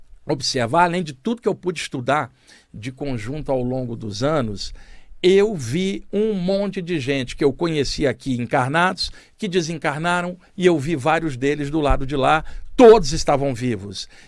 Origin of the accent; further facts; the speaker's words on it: Duque de Caxias, Rio de Janeiro, Brazil; Eu não cresci em mansão, não cresci dentro do Himalaia, nem na pirâmide, eu cresci em Duque de Caxias, na Baixada Fluminense do Rio de Janeiro.